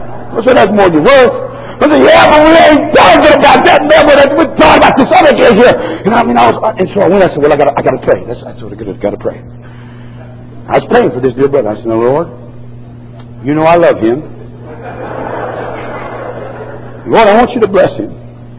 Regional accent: United States; born there; I thank God being born in America, being an American

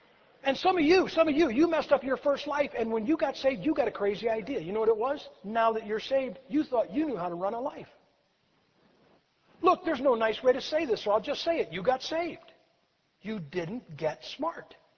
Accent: Massillon, Ohio, United States; And right down here it says Maslin, Ohio. Big tiger right here. This guy's from my hometown. He's wearing a Maslin high school jacket.

